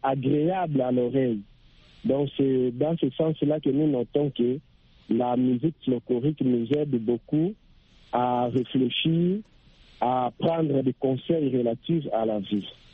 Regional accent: Kinshasa, DR Congo; malgré que je suis né et grandi en Kinshasa, j'aime plus la musique folklorique de ma province, de Sankuru

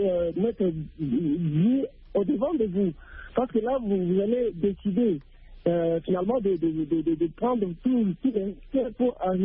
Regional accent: DR Congo; Chez moi, en RDC

